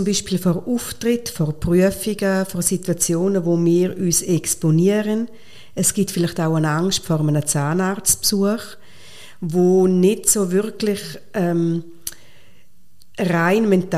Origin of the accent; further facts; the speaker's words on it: Switzerland; Es könnte ja sein, dass ich an einem Bauernhof vorbeikomme, also was in vielen Tageswanderungen bei uns in der Schweiz der Fall ist.